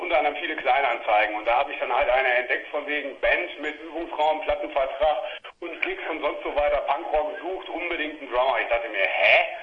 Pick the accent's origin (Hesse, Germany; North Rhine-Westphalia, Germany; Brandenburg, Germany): North Rhine-Westphalia, Germany; Münster; born there; now in Bielefeld, Germany; Ich bin eigentlich geboren in Münster, bin jetzt seit 3 Monaten sogar erst in Bielefeld